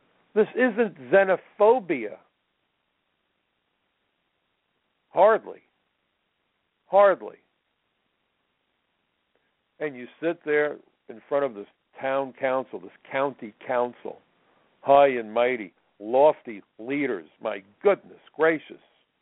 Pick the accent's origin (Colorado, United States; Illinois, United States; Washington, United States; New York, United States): New York, United States; New York City; On 9/11, it was my hometown, New York City, that got hammered the worst.